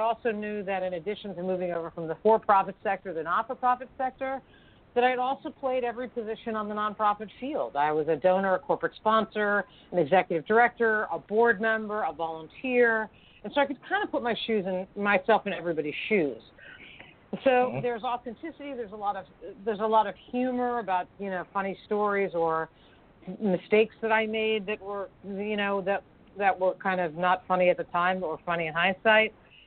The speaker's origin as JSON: {"language": "English", "country": "Ireland", "said": "A, because I'm Irish, and storytelling is part of my genes."}